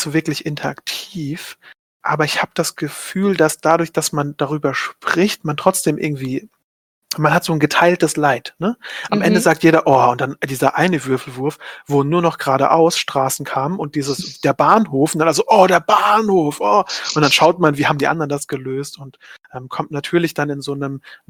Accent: Germany; Als Deutscher ist man das ja gewohnt.

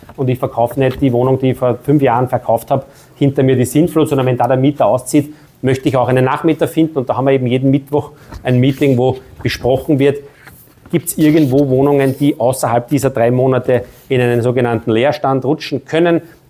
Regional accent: Retz, Lower Austria, Austria; Ich eröffne jetzt in meiner alten Heimat in Retz ein weiteres Büro.

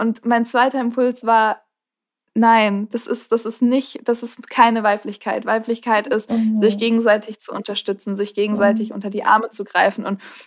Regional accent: Marburg, Hesse, Germany; Also ich komme auch aus Marburg.

